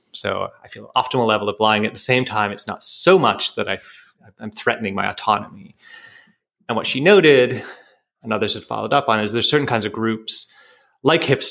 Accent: Canada; So, you know, I'm a Canadian. That's part of my identity.

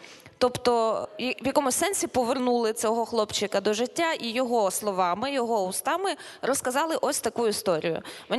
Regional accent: Galicia, Ukraine; хоча євреїв не було в родині, а я з Галичини, і це нечастий випадок, в принципі, в Галичині, коли у тебе в родині так і зовсім не було євреїв.

